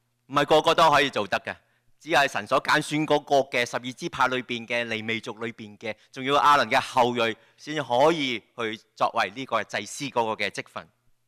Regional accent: Hong Kong; 好像特别我们在香港来的，我们长在香港长大的，经过英国统治的

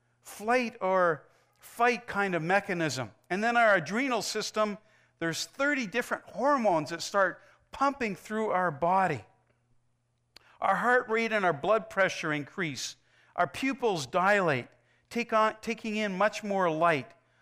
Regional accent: Cold Lake, Alberta, Canada; we played that hour after hour growing up in Cold Lake, Alberta.

